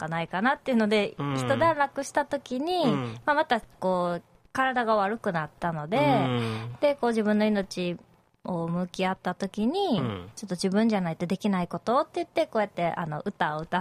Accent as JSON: {"language": "Japanese", "region": "Osaka", "country": "Japan", "said": "はい、大阪から来ました。"}